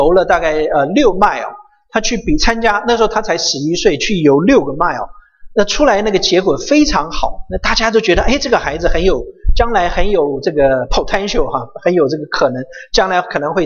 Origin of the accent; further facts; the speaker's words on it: United States; 我们美国人有一句话说什么